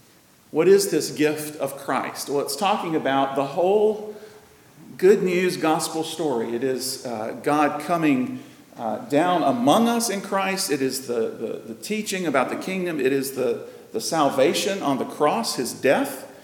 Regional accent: Greenville, South Carolina, United States; as we used to call it growing up in Greenville, Carolina.

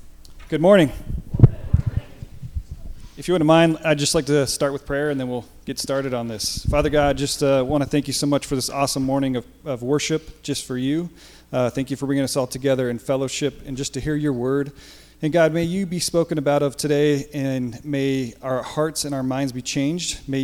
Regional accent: Colorado, United States; I'm from Colorado

